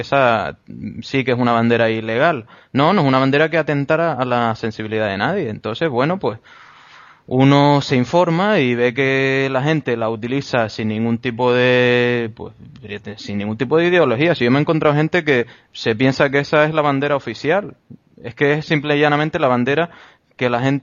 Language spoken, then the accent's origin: Spanish; Canary Islands, Spain; yo como persona canaria y universal...